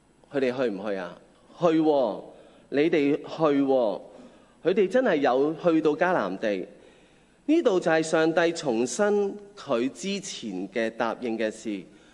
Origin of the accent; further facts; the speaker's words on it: Hong Kong; 今日咧，我哋香港人或者我哋在座嘅弟兄姊妹